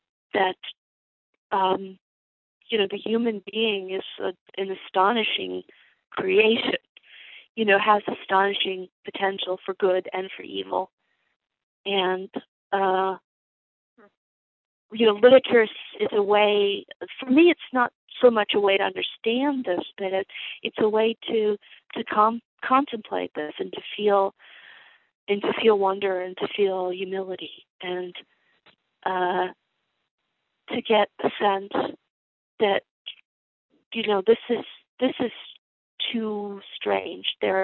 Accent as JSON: {"language": "English", "country": "United States", "said": "sort of got to know my place in the world as an American. And I had felt, you know, very superior as an American, I think, my whole life."}